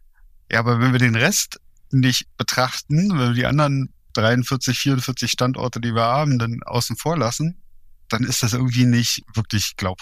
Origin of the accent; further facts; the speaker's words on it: Berlin, Germany; moved away as an adult; Aber ich bin in Berlin groß geworden und hier ist man irgendwie gar nicht auf ein Auto angewiesen. Das heißt, ich hatte mein erstes eigenes Auto auch erst mit 31, als ich aus Berlin rausging.